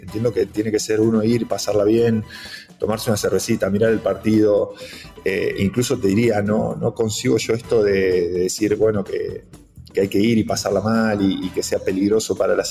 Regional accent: Nueve de Julio, Buenos Aires Province, Argentina; somos prácticamente los dos 9 julienses. Hasta la aparición de Nacho yo era el 9 juliense más famoso.

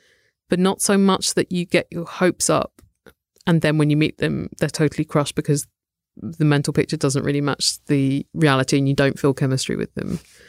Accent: United Kingdom; together with my husband in olden times where there was a lot of repartee before getting together because we're British.

